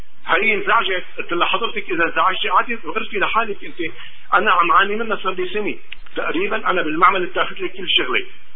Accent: Egypt; moved away as an adult; انا مصري غير سنة وشهرين هون بالبلد

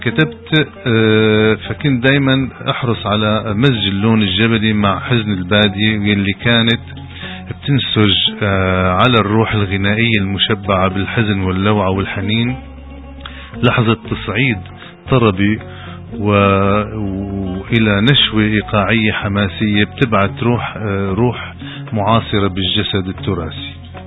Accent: Al-Duwayra, As-Suwayda Governorate, Syria; من مواليد محافظة السويداء وتحديدا قرية الدويرة عام 1954، درست الابتدائية بقرية الدويرة ويلي بتبعد حوالي 30 كيلومتر عن محافظة السويداء. بعدين انتقلت لمدينة السويدة لمتابعة دراستي الإعدادية والثانوية

